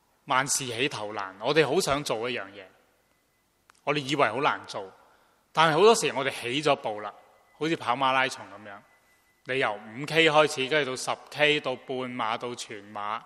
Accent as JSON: {"language": "Chinese", "country": "China", "said": "亦都是好像我们中国人有时候说，坐这山就望那山就怎样"}